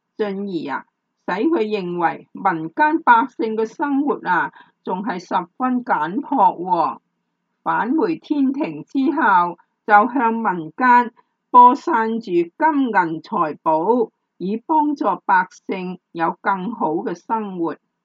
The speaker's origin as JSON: {"language": "Cantonese", "region": "Guangdong", "country": "China", "said": "我们广东人啊，还要开油锅、炸角仔啊、茶跑之类的年品来招待亲友的。"}